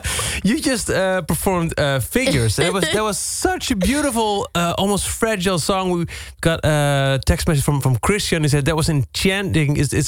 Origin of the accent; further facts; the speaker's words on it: Netherlands; English is a second language; But also in Dutch, we could say, ah, kut.